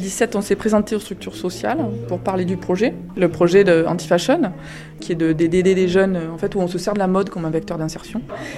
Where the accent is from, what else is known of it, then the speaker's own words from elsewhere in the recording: Marseille, Provence-Alpes-Côte d'Azur, France; now in Roubaix, France; j'ai 48 ans, je suis marseillaise et j'habite à Roubaix.